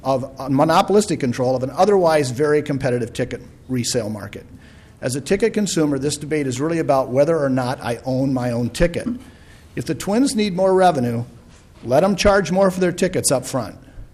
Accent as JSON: {"language": "English", "town": "Winona", "region": "Minnesota", "country": "United States", "said": "from Winona. I'm a professor at Winona State University, economist."}